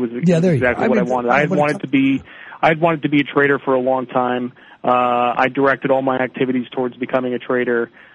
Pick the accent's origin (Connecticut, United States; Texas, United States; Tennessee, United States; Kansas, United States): Connecticut, United States; I grew up in Connecticut, but on the other side of Connecticut, you know, eastern Connecticut, kind of towards Rhode Island, it's a little swampy and it's a little backwards